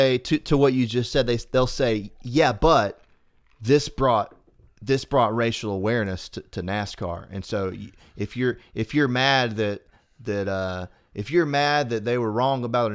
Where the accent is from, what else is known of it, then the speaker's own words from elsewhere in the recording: Cedartown, Georgia, United States; especially in Georgia, like I grew up in Cedartown